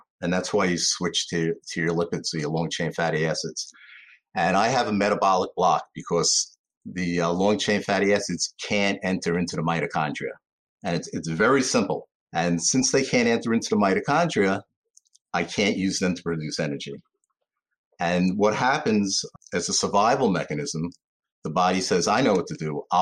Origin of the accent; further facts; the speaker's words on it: Brooklyn, New York, United States; now in Long Island, United States; And I didn't grow up here, but I grew up in East New York, Brooklyn.